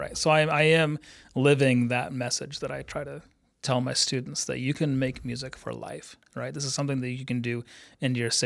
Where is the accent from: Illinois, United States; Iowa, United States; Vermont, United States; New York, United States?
Iowa, United States; Ames; I grew up in Ames, Iowa, and Ames has a very strong community municipal band there.